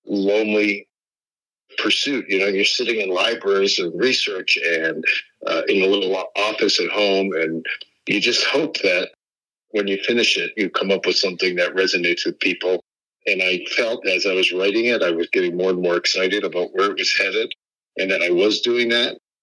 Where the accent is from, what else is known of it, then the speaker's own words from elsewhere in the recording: Pittsburgh, Pennsylvania, United States; I grew up in Pittsburgh, not the South, as you know